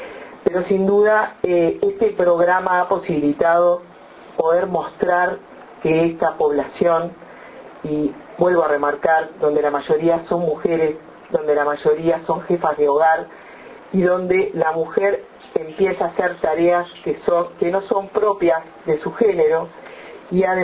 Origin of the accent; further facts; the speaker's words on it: Uruguay; como buenos uruguayos que somos